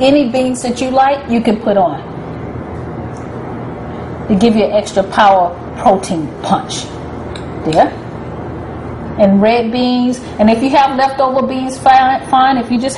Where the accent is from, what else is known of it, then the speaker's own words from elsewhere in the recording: North Carolina, United States; also born or lived in Misawa, Japan / California; So I'm from North Carolina, and I incorporate Japanese food because I lived in Misawa, Japan. I also incorporate the love of organic and natural foods that I got living in California.